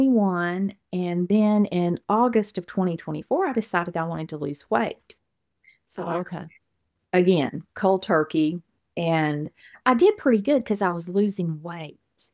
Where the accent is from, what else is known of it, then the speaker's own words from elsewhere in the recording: Texas, United States; I'm from Texas. I live probably about an hour and 20 minutes from Houston. That's a familiar name, hopefully. I grew up, though, in Deep East Texas, in Angelina County, and it's a lot different there than it is here.